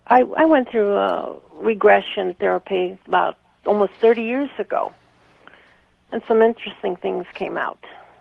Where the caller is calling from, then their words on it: Westminster, Colorado, United States; Well, Denver, Colorado. I'm Westminster, a suburb.